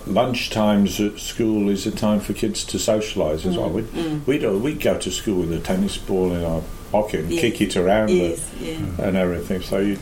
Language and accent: English; England, United Kingdom; I grew up in England in the time of, they call them dinners then, although it was lunchtime, and dinner ladies